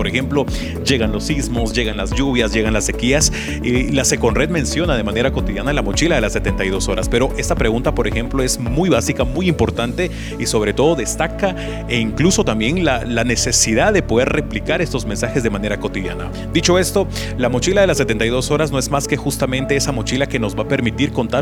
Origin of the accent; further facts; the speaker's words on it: Guatemala; lo que hacemos como población guatemalteca es alarmarnos